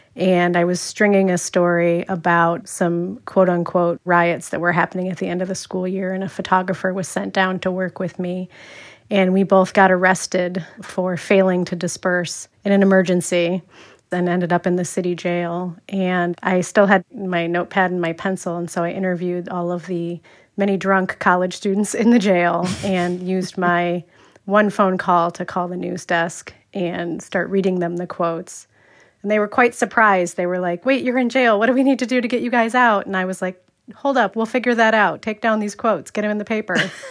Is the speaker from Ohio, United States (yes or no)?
yes; Cleveland, Ohio, United States; I grew up in the Cleveland area.